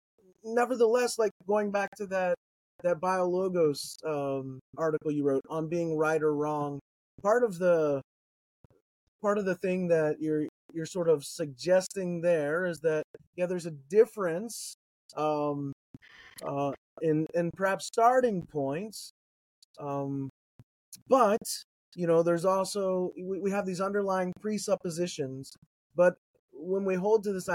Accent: Kentucky, United States; And so, so I'm from Kentucky originally, and I grew up with in Grant County, Kentucky. And so the new ARC project is right in the backyard of where I grew up.

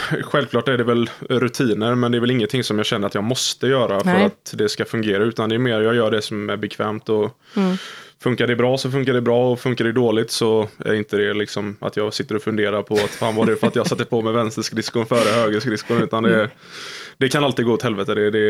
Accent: Gothenburg, Västra Götaland County, Sweden; Nej, men jag är uppvuxen i Göteborg, så det, man har ju havet där.

